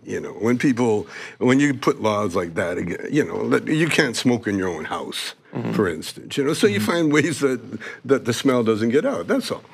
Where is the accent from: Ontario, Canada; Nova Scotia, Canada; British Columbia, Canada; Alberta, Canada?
Alberta, Canada; Calgary; I grew up in Canada. I grew up in Calgary, Alberta.